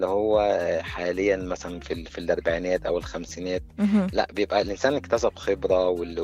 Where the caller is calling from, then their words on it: Cairo, Cairo Governorate, Egypt; من القاهرة.